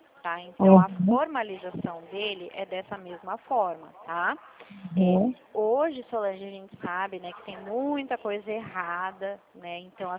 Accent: Dracena, São Paulo, Brazil; E eu sou de Dracena, no interior de São Paulo.

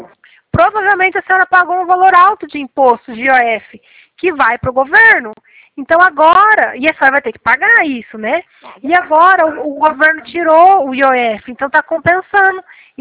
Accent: Cornélio Procópio, Paraná, Brazil; Não, eu sou de Cornélio Procópio.

